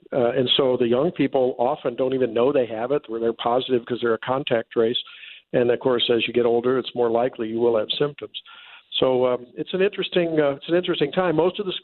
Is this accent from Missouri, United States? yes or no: yes; St. Louis, Missouri, United States; my observation when I come down to my home in St. Louis, my hometown, and visit my folks or other metro areas